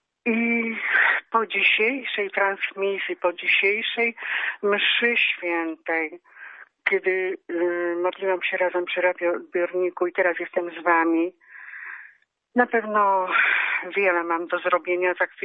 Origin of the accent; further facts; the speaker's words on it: Konstantynów Łódzki, Łódź Voivodeship, Poland; No, ja jestem również z Konstantynowa.